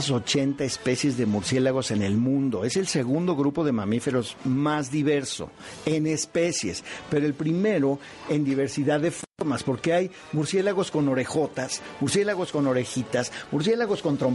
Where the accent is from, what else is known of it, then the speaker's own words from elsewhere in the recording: Mexico; como mexicanos, todos los que estamos en esta mesa